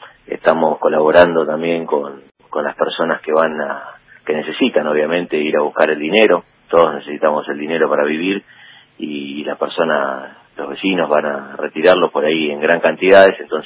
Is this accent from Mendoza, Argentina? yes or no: no; Florencio Varela, Buenos Aires Province, Argentina; born there; yo nací en Florencio Varela y siempre digo, no me canso de decirlo